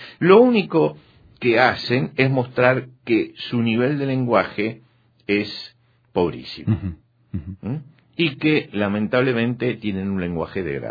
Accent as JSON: {"language": "Spanish", "country": "Argentina", "said": "en mi país, en Argentina, hay gente que se insulta cariñosamente"}